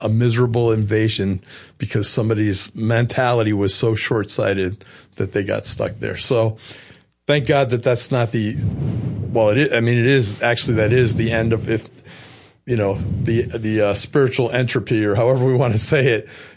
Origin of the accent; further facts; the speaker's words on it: Maryland, United States; We are from Maryland, and there's a little place called Crofton, Maryland, which is just down